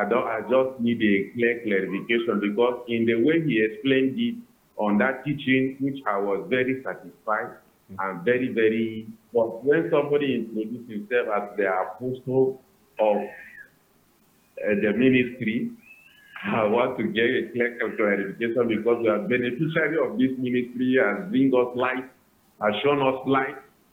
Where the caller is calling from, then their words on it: Kaduna, Kaduna State, Nigeria; I'm calling from Kaduna.